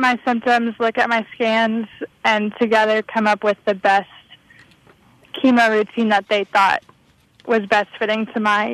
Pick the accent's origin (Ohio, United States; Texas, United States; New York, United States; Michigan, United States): Texas, United States; Houston; Well, luckily I'm from Houston.